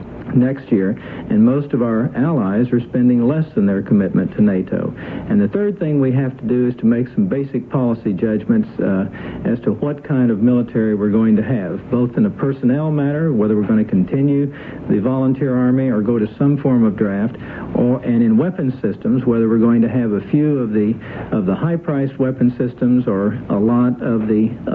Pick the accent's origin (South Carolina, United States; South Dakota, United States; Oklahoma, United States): Oklahoma, United States; I called a couple of insurance agents from my home state in Oklahoma